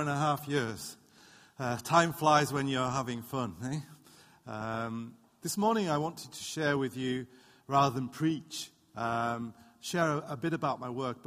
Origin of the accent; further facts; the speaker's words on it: North West England, United Kingdom; As I say, I was brought up in the Lake District.